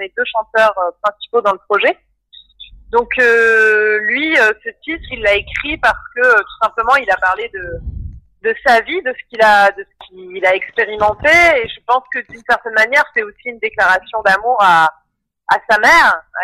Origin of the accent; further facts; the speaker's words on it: Madagascar; moved away as an adult; also born or lived in La Réunion / Africa; Moi, je suis née à La Réunion, mais j'y ai pas grandi. J'ai grandi en Afrique et à Madagascar. Je suis revenue à 18 ans.